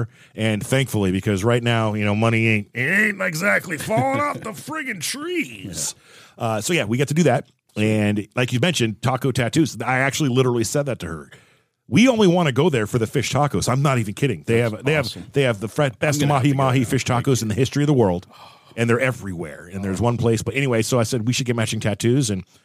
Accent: California, United States; Oh man, I grew up in Southern California

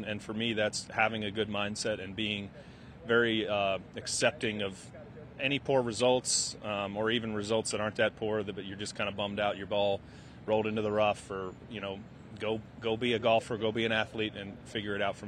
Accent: Kansas City, Missouri, United States; I grew up in Kansas City, so all of my high school buddies, my girlfriend, she's a Chiefs fan, her family.

